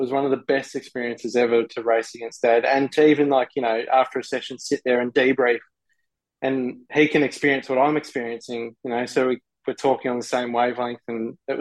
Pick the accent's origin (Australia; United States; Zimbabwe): Australia; I love supercars, and it's hard not to being an Australian race car driver.